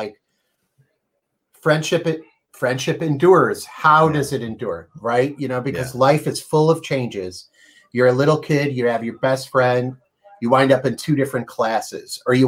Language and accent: English; Illinois, United States; And I grew up outside of Chicago, but I always felt that Scooby-Doo took place in Southern California.